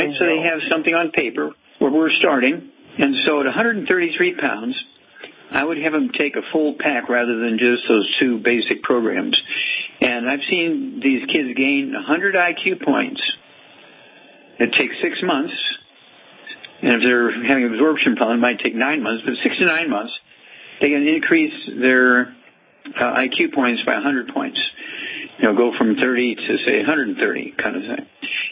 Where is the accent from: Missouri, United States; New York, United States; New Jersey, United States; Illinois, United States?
Missouri, United States; Yeah, I'm from Missouri.